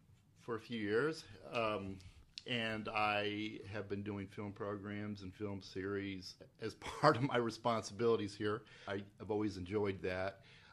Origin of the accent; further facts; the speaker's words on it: Charlotte, North Carolina, United States; I started coming here growing up in Charlotte.